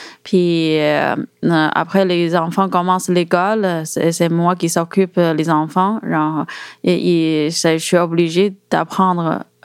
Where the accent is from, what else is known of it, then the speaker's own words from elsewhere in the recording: China; moved away as an adult; now in Montreal, Canada; En fait, je suis chinoise. J'ai grandi totalement en Chine. En 2010, j'ai eu une opportunité pour venir ici travailler à Montréal